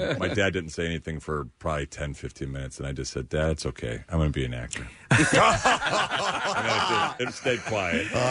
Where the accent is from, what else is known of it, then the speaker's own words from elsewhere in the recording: Huntington Beach, California, United States; I grew up in Huntington Beach, so back in the day.